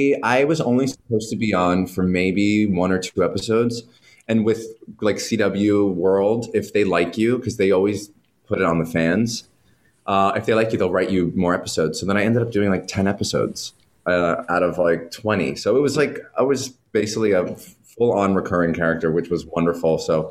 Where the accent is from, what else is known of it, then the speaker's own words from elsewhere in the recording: New Jersey, United States; I was visiting family because I'm from Jersey